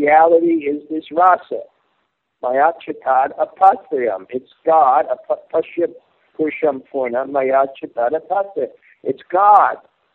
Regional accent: Brooklyn, New York, United States; Reminds me when I grew up in Brooklyn

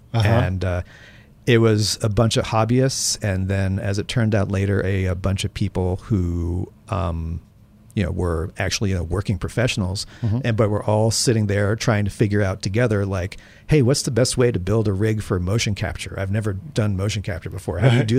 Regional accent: Maryland, United States; now in Los Angeles, United States; I lived in Maryland originally.

